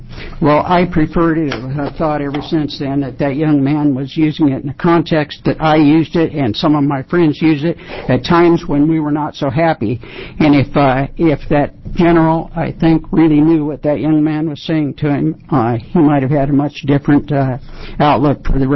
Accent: Aloha, Oregon, United States; I'm from Aloha.

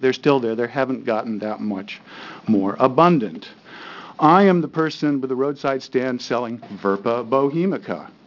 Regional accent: Corvallis, Oregon, United States; I was born in Corvallis in 1959, graduated from Corvallis High School in 1976, Reed College in 1984.

